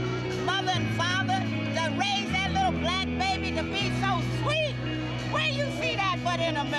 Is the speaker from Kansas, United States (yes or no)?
yes; Kansas, United States; Then we have a baby from a white woman from Kansas, like I'm from Kansas too.